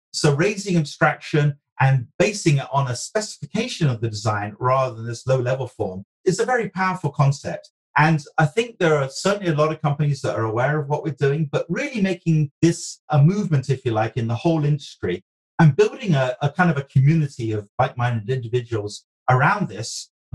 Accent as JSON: {"language": "English", "country": "United Kingdom", "said": "I'm British."}